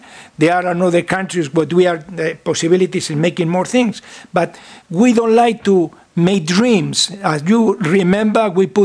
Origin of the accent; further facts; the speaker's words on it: Bilbao, Basque Country, Spain; English is a second language; although the people from Bilbao, we have the reputation of being a little exaggerated sometimes